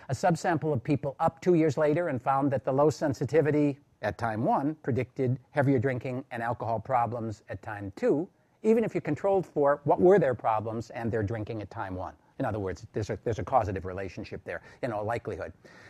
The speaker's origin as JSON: {"language": "English", "town": "Milwaukee", "region": "Wisconsin", "country": "United States", "tie": "born or raised there", "moved": "as an adult", "lives_now": "San Diego, United States", "said": "I grew up in Milwaukee. How many of you have been in Milwaukee? Well, I'm really happy to be here in San Diego."}